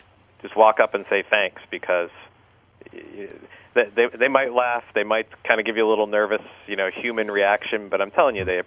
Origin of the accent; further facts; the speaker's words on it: United States; I think I came to it with my own experience, just being an American and having some military experience